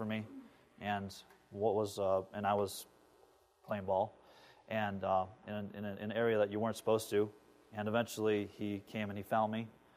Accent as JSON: {"language": "English", "town": "Los Angeles", "region": "California", "country": "United States", "said": "I'm from Los Angeles"}